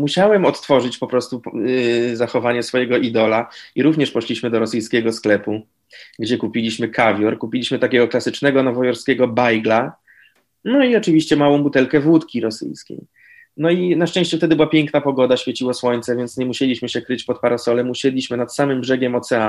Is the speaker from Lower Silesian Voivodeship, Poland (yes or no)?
yes; Wrocław, Lower Silesian Voivodeship, Poland; no ja kocham koszykówkę, wychowywałem się we Wrocławiu, jestem wrocławianinem